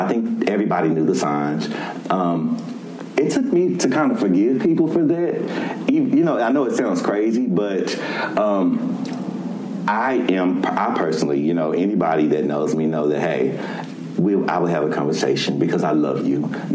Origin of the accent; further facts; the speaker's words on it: Fort Worth, Texas, United States; I'm from Fort Worth, Texas, and we're at Impact DFW.